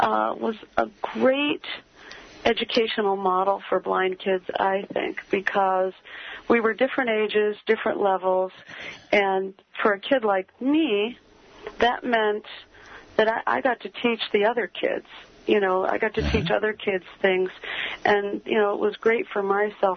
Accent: Toledo, Ohio, United States; because I grew up in Toledo, Ohio, and a resource classroom in a public school for blind children opened the year that I lost my sight

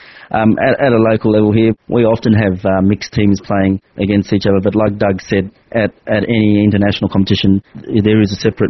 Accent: Queensland, Australia; Like, for example, I'm from Queensland, and that's one of the states here in Australia

